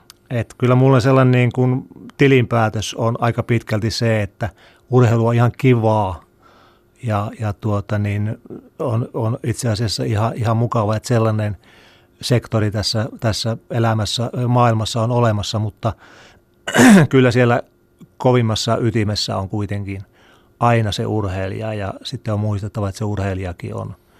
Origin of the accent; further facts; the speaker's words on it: Keuruu, Central Finland, Finland; also born or lived in Lappeenranta; kun mä olin 6 vuotta, niin me muutettiin tuolta Lappeenrannasta Keuruulle